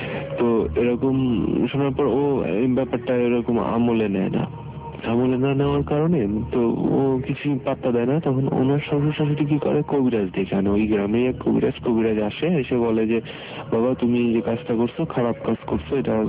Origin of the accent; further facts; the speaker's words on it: Jessore, Khulna Division, Bangladesh; now in Dhaka, Bangladesh; আমি ঢাকাতে থাকি, ঢাকাতে পড়ালেখা করি কোনো এক প্রাইভেট ইউনিভার্সিটিতে। তো আমার গ্রামের বাড়ি যশোরে, যশোর সিটির শহরের বেশ অদূরেই একটা গ্রামে, শহর থেকে বেশ কাছেই, 15-20 মিনিটের পথ টেম্পুতে।